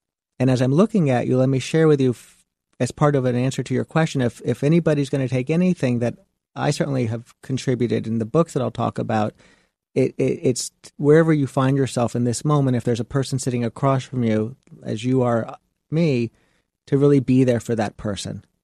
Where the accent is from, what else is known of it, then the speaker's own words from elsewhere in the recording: South Beach, Florida, United States; I come from South Beach